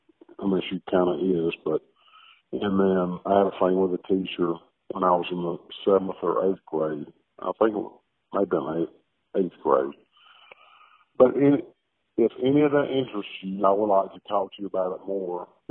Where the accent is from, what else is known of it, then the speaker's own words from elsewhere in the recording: Sanford, Alabama, United States; Hello, Kathy. I'm from Sanford, Alabama.